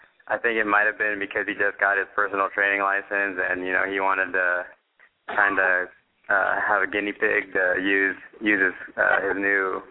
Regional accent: Canby, Oregon, United States; I grew up in Canby, Oregon, a little town out in the country, and I lived there all my whole life.

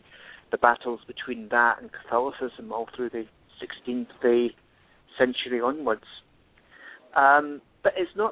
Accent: Glasgow, Scotland, United Kingdom; I'm from Glasgow originally, on the west coast of Scotland. No, the east coast of Scotland, I do apologize to all my Glaswegian friends.

